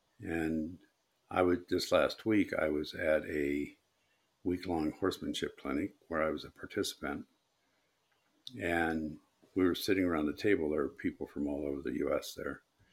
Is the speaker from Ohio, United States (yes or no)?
yes; Ohio, United States; I grew up in Northeast Ohio.